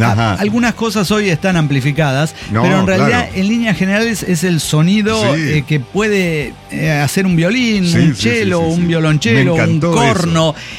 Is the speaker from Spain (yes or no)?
no; Chile; now in Argentina; No soy venezolana, soy chilena, po.